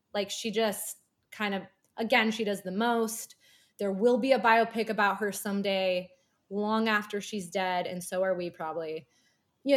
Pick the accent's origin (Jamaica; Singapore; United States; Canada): United States; Alaska; I'm from Alaska, and we don't get everything early like you fancy LA, California people do.